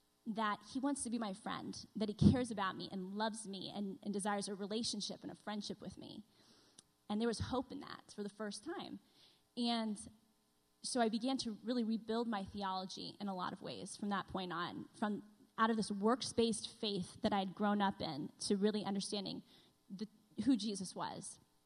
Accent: East Coast, United States; Well, I grew up on the East Coast, and I went to a Christian school with a lot of rules.

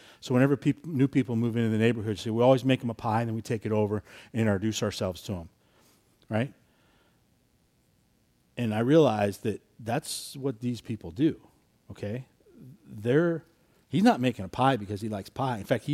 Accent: Iowa, United States; We're from Iowa originally. And so we knew nobody out there.

